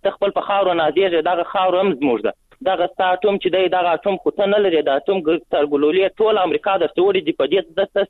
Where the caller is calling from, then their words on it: Kandahar, Afghanistan; د کندهار څخه درته په تماس کې